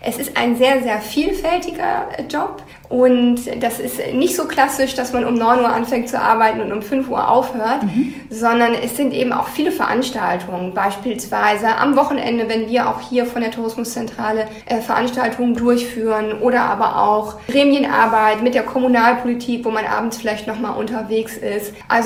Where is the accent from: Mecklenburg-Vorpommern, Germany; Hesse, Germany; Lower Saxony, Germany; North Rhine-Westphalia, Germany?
Lower Saxony, Germany; Also ich komme eigentlich aus Niedersachsen und würde mich von daher schon auch als Norddeutsche sehen und habe mich sozusagen jetzt noch weiter in den Norden vorgearbeitet.